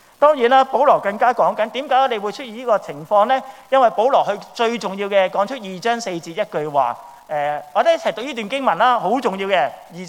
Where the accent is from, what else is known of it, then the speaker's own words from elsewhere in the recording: China; 我是中国人